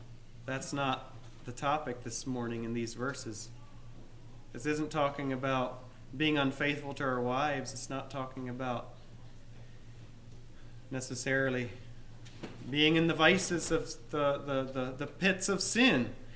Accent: Honduras; I'm from Honduras. You're expecting to hear about Honduras.

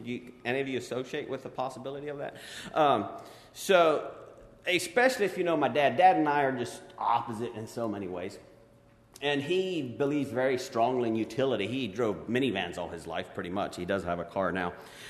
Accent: Kentucky, United States; okay, so where are you from? Just to make small talk, I said, Kentucky.

